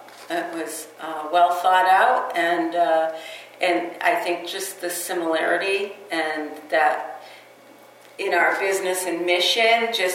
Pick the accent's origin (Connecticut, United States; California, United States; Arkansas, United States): Connecticut, United States; Torrington; born there; I was born in Torrington, Connecticut.